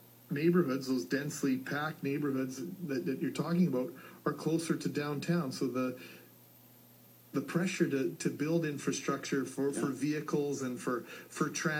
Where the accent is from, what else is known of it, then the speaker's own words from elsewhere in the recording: Winnipeg, Manitoba, Canada; I thought of growing up in Winnipeg and Keniston Boulevard